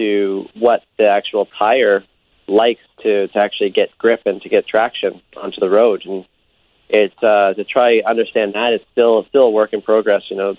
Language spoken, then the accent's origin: English; Canada; You know, as a Canadian kid, you know, I grew up watching IndyCar very closely.